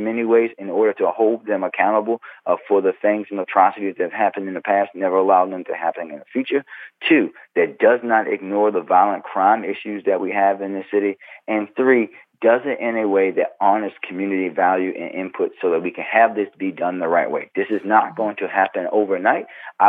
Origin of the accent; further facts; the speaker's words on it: Baltimore, Maryland, United States; I'm a son of Baltimore. I was born here. I grew up in Park Heights, the neighborhood that the world descends on for the Preakness horse race